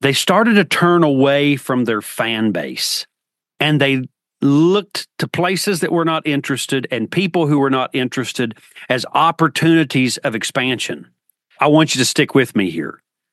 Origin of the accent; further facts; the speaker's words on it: Appalachia, United States; I have a PhD, and yet I am Appalachian to my core